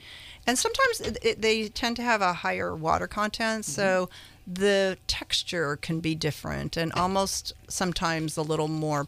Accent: Santa Rosa, California, United States; This is true. I'm from Santa Rosa.

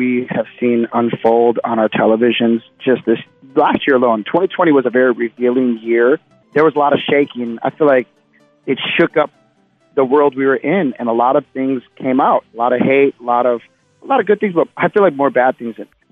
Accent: Milwaukee, Wisconsin, United States; we're both from the Midwest. He's from Kalamazoo. I'm from Milwaukee, Wisconsin. The Midwest is a whole unique place all by itself.

